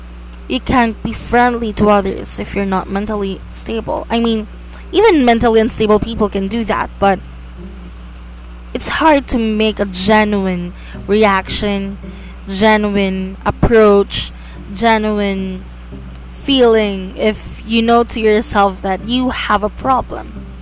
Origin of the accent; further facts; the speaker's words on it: Philippines; because I'm a Filipino, there is a toxic Filipino culture